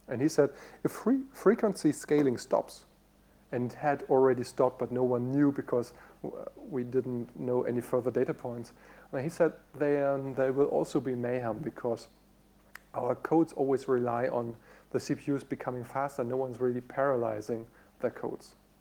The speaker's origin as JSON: {"language": "English", "region": "North Rhine-Westphalia", "country": "Germany", "second_language": "English", "said": "So I'm from Nordrhein-Westfalen, which technically also belongs to the poorer part of Germany"}